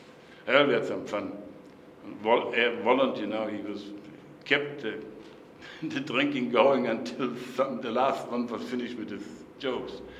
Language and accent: English; South Australia, Australia; And then one time I said, I came from the Barossa Valley.